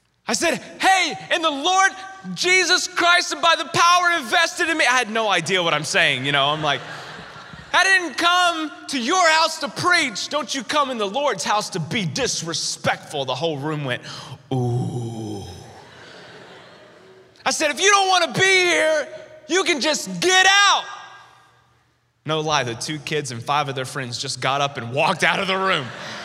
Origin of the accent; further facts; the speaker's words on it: North Carolina, United States; he gave me an opportunity to preach in front of my youth ministry back in my hometown in North Carolina.